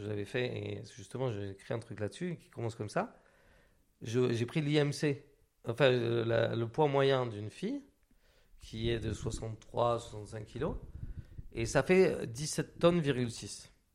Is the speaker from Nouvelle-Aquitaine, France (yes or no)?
yes; Biarritz, Nouvelle-Aquitaine, France; moi, en fait, j'ai grandi donc, à Biarritz